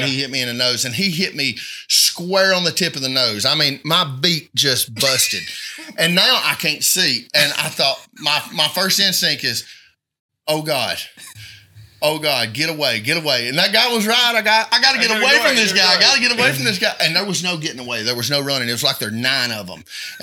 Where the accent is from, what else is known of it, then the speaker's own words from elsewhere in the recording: West Pine Grove, Alabama, United States; No, Ray. I'm from West Pine Grove, Alabama.